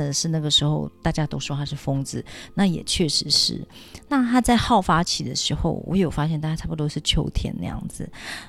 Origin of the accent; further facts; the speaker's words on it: Taiwan; 我是眷村长大的，然后呢，我们家对面眷村都很小